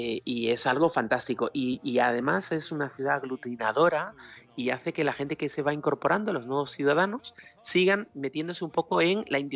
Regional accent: Spain; y yo como español adoro a México y a los mexicanos.

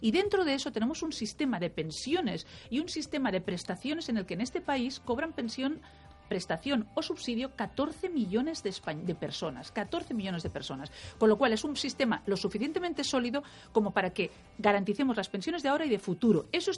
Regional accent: Catalonia, Spain; como catalana, como española y además como habiendo sido protagonista del ámbito político

